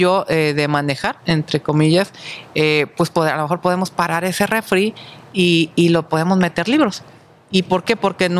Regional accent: Guasave, Sinaloa, Mexico; yo soy sinaloense, y siempre pensé en hacer algo allá en mi pueblo, okay. ¿No? En Sinaloa, en Guasave, Sinaloa.

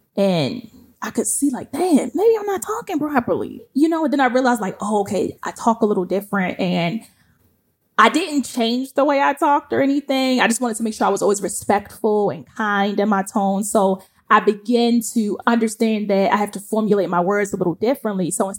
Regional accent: Baltimore, Maryland, United States; So I'm from Baltimore City, east side till I die. Okay. Boom, period. So I'm from Baltimore, and the East Coast is completely different from the West Coast.

